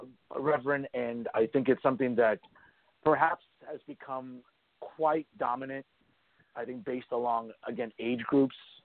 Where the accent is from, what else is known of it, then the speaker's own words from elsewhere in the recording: West New York, New Jersey, United States; I was raised Catholic, and certainly like a lot of my peers where I grew up in Hudson County, for example, West New York, Union City, very Cuban, very Latin, Latino.